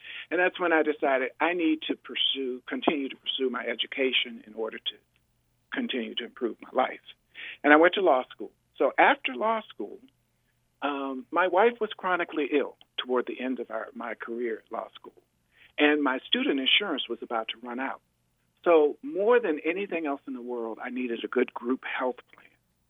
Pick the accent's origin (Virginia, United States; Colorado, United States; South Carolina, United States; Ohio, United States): Virginia, United States; That's the environment in which I was raised in the Northern Neck.